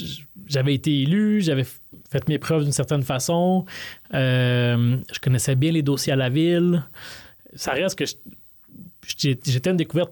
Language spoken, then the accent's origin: French; Laval, Quebec, Canada; Ben, en fait, moi, j'ai grandi à Vimont-Auteuil.